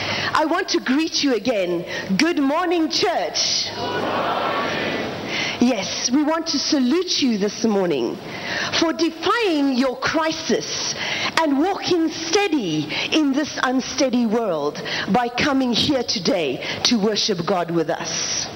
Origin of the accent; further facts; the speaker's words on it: South Africa; I am from South Africa